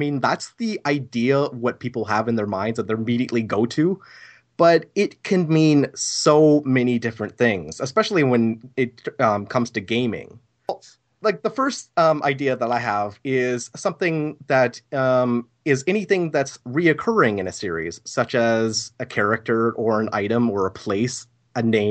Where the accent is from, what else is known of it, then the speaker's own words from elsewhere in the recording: Canada; and I'm Canadian. Hooray, Canada!